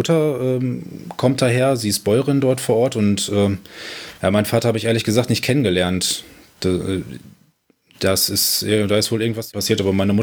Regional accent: Dresden, Saxony, Germany; moved away; Also ich komme aus Dresden und da bin ich aufgewachsen und ja, etwa seit einem Jahr bin ich jetzt hier in der Stadt

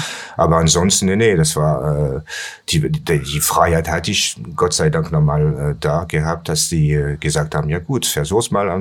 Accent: Pertuis, Provence-Alpes-Côte d'Azur, France; German is a second language; also born or lived in Nice; Ich bin in Aix-en-Provence geboren und dann nach Pertuis bin ich, also das ist ein kleines Kaff, der 20 Kilometer entfernt von Aix ist. Da bin ich groß geworden

